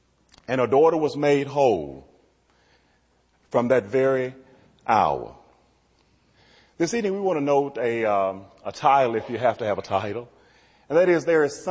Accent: Southern United States, United States; I'm from the South, you see.

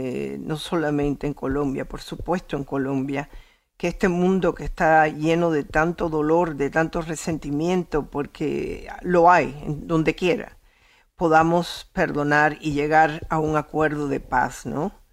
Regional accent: Cuba; born there; porque yo nací en Cuba.

